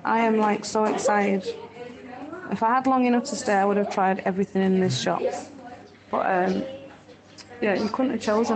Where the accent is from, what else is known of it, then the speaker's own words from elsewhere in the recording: New York, United States; I'm visiting from New York.